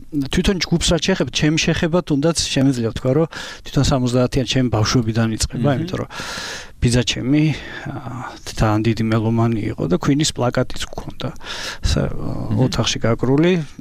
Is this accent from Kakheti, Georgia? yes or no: no; Kutaisi, Imereti, Georgia; ხო და ქუთაისში სადაც ვიზრდებოდი იმ პერიოდში გადიოდა პარალელურად სხვა კინოთეატრში კიკონგი.